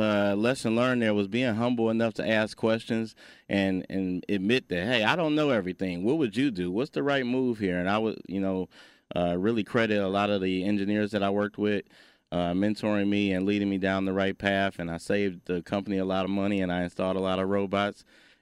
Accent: Detroit, Michigan, United States; growing up in Detroit, Michigan, I had never known an engineer, didn't know what engineers did.

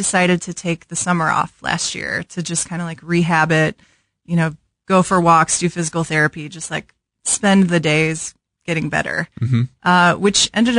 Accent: St. Louis, Missouri, United States; Yeah, I grew up in St. Louis, so okay. I had gone to KU, but Kansas City was kind of a new animal for me.

